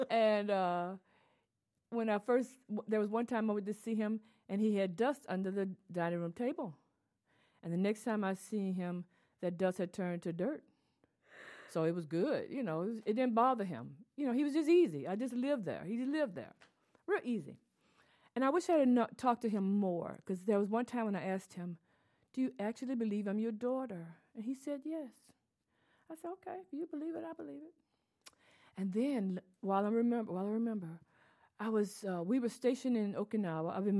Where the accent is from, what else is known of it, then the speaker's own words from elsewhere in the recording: Mobile, Alabama, United States; born there; I was born in Mobile, Alabama. On 2649 Reed Street in Crichton. We had a close-knit family, neighborhood.